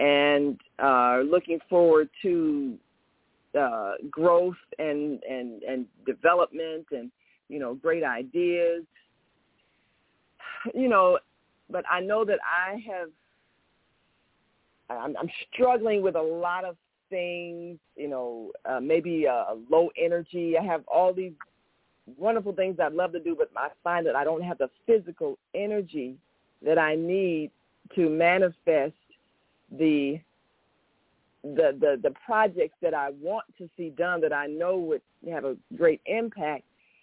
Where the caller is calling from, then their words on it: Chicago, Illinois, United States; So here I am calling from Chicago.